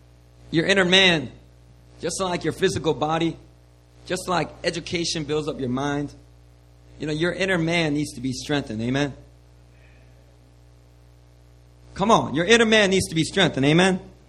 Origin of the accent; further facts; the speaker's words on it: Philadelphia, Pennsylvania, United States; when I was growing up in Philadelphia